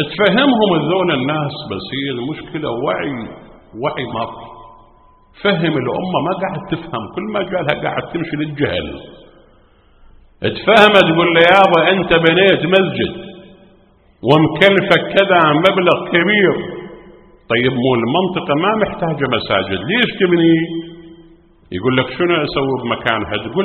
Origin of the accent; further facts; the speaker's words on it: Iraq; أكو مثلا عندنا في العراق أكو أجهزة مال تفتيت الحصى بالموجات الصوتية